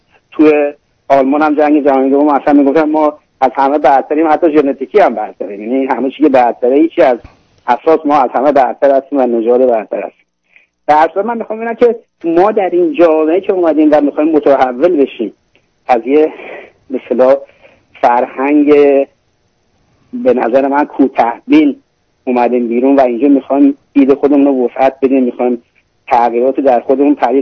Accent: Iran; moved away; ما ایرانی ها که از ایران اومدیم،

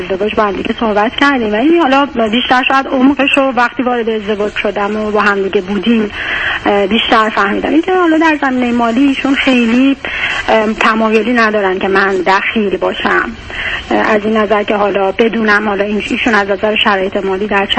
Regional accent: Iran; من از ایرانم

